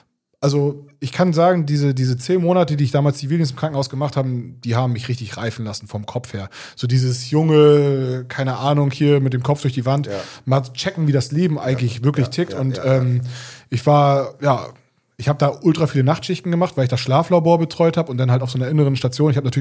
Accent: Schwerin, Mecklenburg-Vorpommern, Germany; ich bin quasi in der DDR groß geworden, in Schwerin, in der schönen Landeshauptstadt.

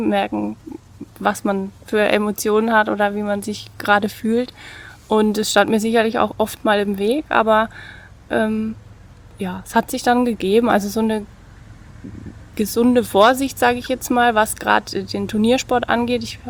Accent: Bad Kissingen, Bavaria, Germany; also born or lived in Baden-Württemberg; ich bin 38. Ich komme aus Bad Kissing, bin auch dort in die Schule gegangen und dort aufgewachsen, habe dann fast 9 Jahre in Baden-Württemberg gelebt, dort gearbeitet und auch studiert und bin dann 2016 wieder zurück nach Bad Kissing.

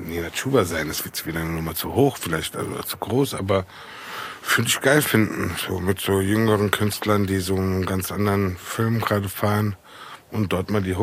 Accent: Frankfurt, Hesse, Germany; Ja, ich bin im Markus Krankenhaus geboren worden. Ich bin Frankfurter Bub. Erst in Bockenheim und dann in Bornheim gelebt.

